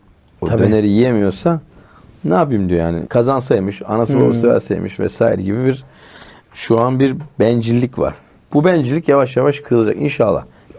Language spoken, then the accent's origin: Turkish; Üsküdar, Istanbul, Turkey; doğma büyüme Üsküdarlıyım.